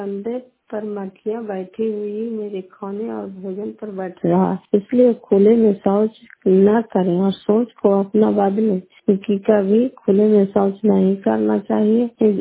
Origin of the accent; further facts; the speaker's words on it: Bihar, India; घर का देखू पंचायत मकसौता जिला नालंदा के निवासी हूँ